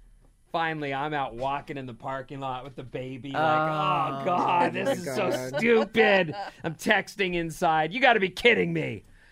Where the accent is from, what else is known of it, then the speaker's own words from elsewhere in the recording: California, United States; also born or lived in Oregon; I know I'm from California, but I lived in Oregon for a minute, and I realized those people just go right out in it.